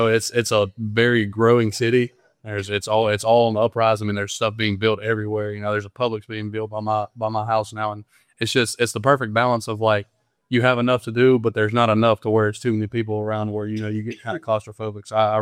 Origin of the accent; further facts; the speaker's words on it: Stauffville, Mississippi, United States; I'm from Stauffville, Mississippi.